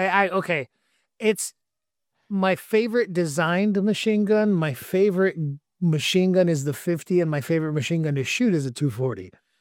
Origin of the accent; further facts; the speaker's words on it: Los Angeles, California, United States; because I grew up in East LA. There's a lot of guns in East